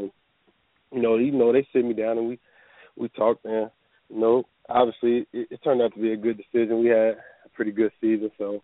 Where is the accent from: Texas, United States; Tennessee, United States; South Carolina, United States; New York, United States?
Tennessee, United States; Yeah, I live, I grew up in Tennessee when I was younger